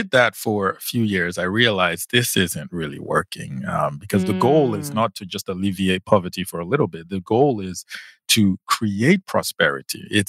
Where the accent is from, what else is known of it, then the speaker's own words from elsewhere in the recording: Nigeria; Well, you know, I mean, I'm also